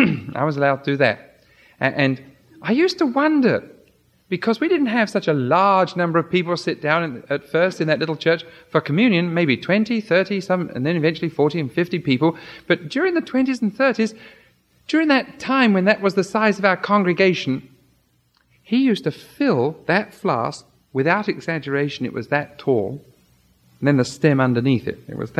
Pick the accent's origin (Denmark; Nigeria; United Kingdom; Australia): United Kingdom; England; now in United States; it's obvious by my speech and by some of my habits and background that I'm not American, I'm English.